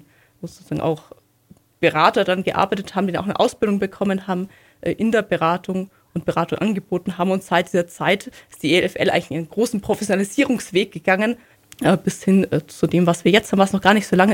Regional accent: Wesslingen, Germany; Das ist so die kirchliche Seite, wo ich aufgewachsen bin. Natürlich in Wesslingen auch in einer traumhaften Landschaft. Also der See ist ja die Dorfmitte.

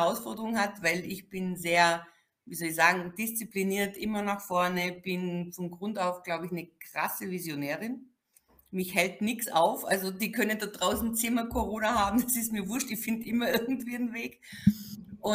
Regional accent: Salzburg, Austria; born there; Also ich bin geborene Österreicherin.

